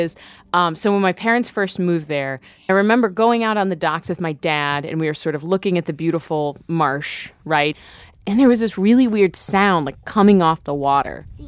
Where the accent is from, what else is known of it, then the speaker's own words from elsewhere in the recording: Ohio, United States; And we grew up in Ohio, and so this is like a totally different landscape than what we grew up in.